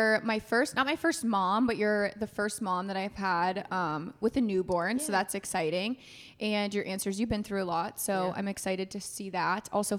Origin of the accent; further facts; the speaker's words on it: Florida, United States; So I grew up in Florida.